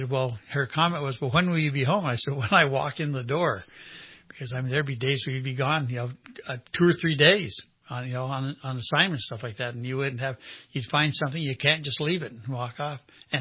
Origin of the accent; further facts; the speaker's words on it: California, United States; And being born and raised in California, I had never been to Southern California before in my life.